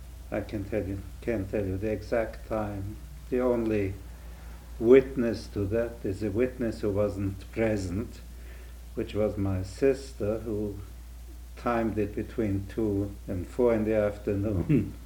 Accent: Vienna, Austria; I grew up in Vienna. And when I was 6 years old, World War I started.

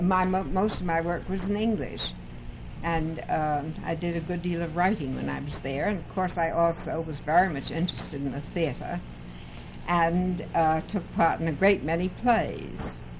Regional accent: New York City, New York, United States; born there; I was born in New York City on August 29th, 1900

